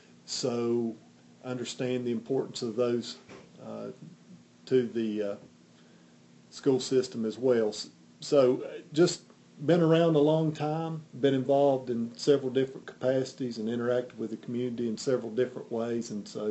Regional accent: United States; Well, I am from Haywood County, proud to be a Haywood County native, and I am a product of Haywood County Schools

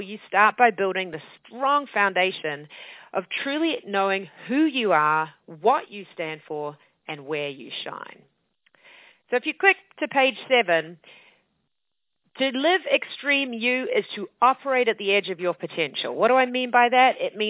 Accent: New Zealand; moved away; I'm actually from New Zealand, if any of you have heard of that amazing country at the bottom of the world.

